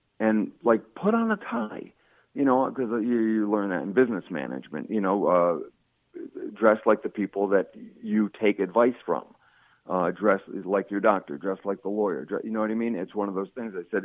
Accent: New Haven, Connecticut, United States; But, you know, I'm a kid from New Haven

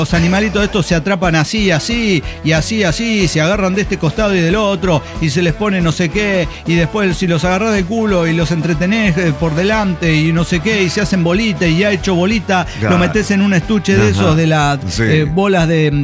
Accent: León, Guanajuato, Mexico; Me identifica como leonés, que soy orgulloso de esa tesis.

